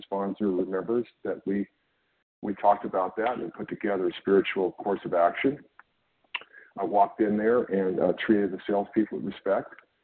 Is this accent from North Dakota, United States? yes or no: no; California, United States; I am from California.